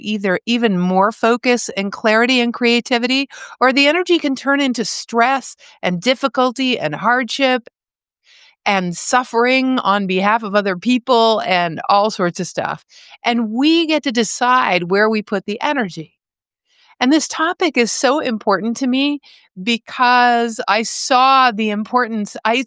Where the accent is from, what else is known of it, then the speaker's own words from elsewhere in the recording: Asheville, North Carolina, United States; Even the airport extended my car for no charge when I told them I was from Asheville.